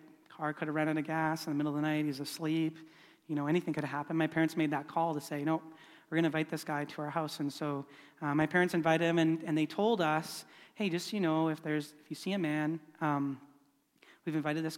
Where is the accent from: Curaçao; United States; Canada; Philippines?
Canada; Salmon Arm, British Columbia; also born or lived in Olds, Alberta; I grew up in Salmon Arm, but before that, when I was in elementary school, we lived in Olds, Alberta.